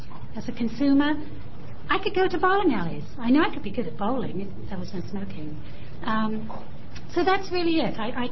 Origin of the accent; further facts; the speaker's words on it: United Kingdom; now in Bend, United States; I'm from Bend, Oregon. I've been in Oregon 3 years. I am from the United Kingdom originally.